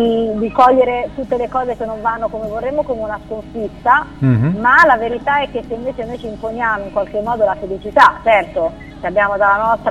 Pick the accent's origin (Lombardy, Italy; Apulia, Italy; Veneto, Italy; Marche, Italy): Marche, Italy; now in Bologna, Italy; Io sono, ormai vivo a Bologna da tempo, però sono marchigiana